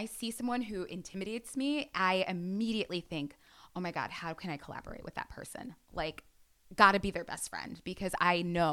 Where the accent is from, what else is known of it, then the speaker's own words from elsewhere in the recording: Jamaica; I can, but that's because I'm Jamaican.